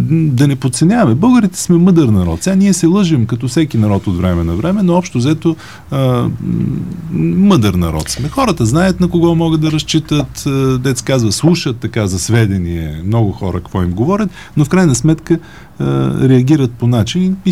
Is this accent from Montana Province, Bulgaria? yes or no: no; Varna, Varna Province, Bulgaria; Така както аз, понеже съм от Варна, морето